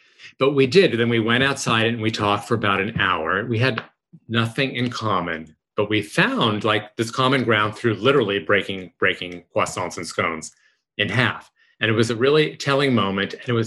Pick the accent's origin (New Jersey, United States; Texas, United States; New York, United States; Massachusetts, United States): New York, United States; So as you know, I grew up in New York.